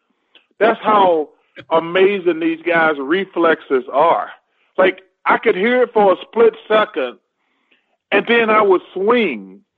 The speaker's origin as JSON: {"language": "English", "region": "Alabama", "country": "United States", "tie": "born or raised there", "said": "Growing up in Alabama, my grandfather was the biggest Atlanta Braves fan in the world."}